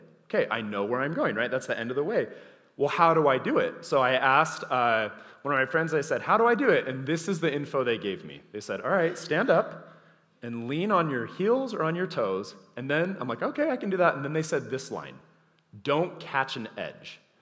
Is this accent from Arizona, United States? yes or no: no; Clinton, Utah, United States; I was raised as nothing in Utah. I had no religious background. I was a confused 16, 17-year-old, and at 18, I became a Christian at my local church. I was raised in Clinton, Utah.